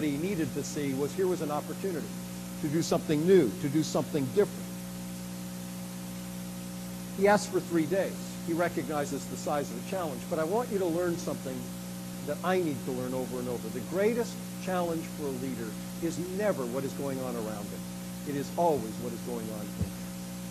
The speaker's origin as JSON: {"language": "English", "region": "Western Canada", "country": "Canada", "tie": "born or raised there", "said": "growing up in Canada, there was always the feeling that the East was taking advantage of us and the West."}